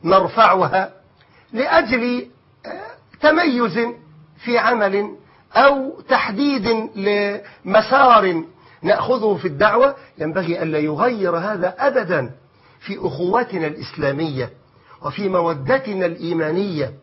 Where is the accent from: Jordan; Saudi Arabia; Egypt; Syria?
Egypt; أقول لك مثلا عندنا في مصر جماعة أنصار السنة